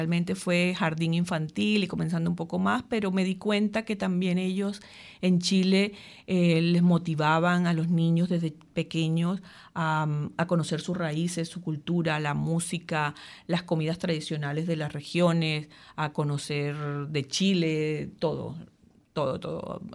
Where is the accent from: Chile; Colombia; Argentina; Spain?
Colombia; Fundación, Magdalena; Yo nací, originariamente soy de Fundación, eso queda en el Caribe colombiano, pero no enfrente del mar. Eso queda realmente a 15 minutos de Arancataca, ahí donde nació García Márquez, o sea, ahí al ladito de Macondo.